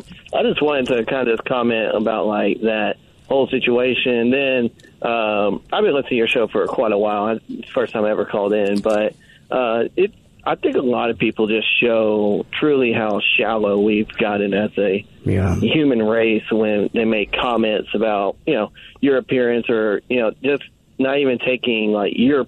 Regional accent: Louisiana, United States; So I grew up in Lethal, Louisiana, which is right next to now named Fort Pokagon

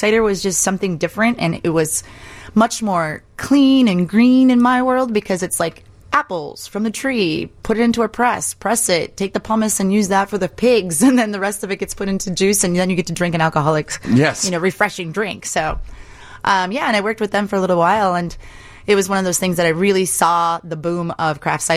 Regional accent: Midwest, United States; I'm a Midwesterner.

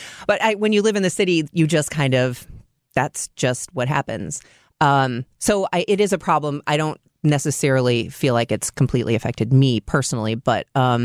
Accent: Chicago, Illinois, United States; I grew up in Chicago and now my daughter is there and I see what an amazing place Chicago is.

